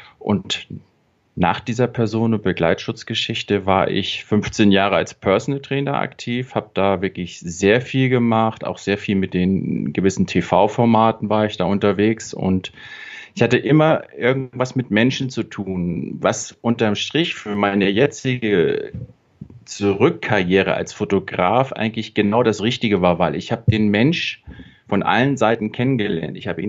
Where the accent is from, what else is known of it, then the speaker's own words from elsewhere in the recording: Husum, Schleswig-Holstein, Germany; Da war ich da hier auch schon das erste Mal auf Sylt stationiert, weil ich komme zwar aus Husum, aber ich war dann bei der Marine und war dann hier auf Sylt stationiert